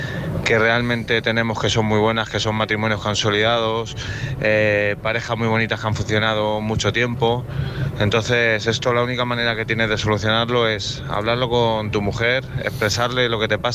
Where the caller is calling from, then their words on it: Madrid, Community of Madrid, Spain; de Madrid.